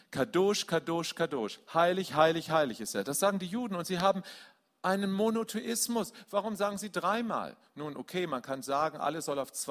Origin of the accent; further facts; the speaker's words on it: Germany; Und das sage ich als Deutscher.